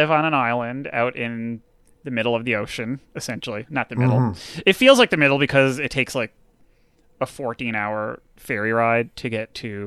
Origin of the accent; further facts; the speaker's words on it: Canada; I'm Canadian, by the way